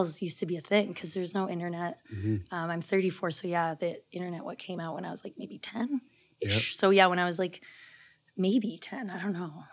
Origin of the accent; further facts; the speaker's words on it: Victoria, British Columbia, Canada; born there; moved away as an adult; now in Calgary, Canada; So I was born in Victoria, BC. So I am not a Calgarian. But I moved here when I was 21.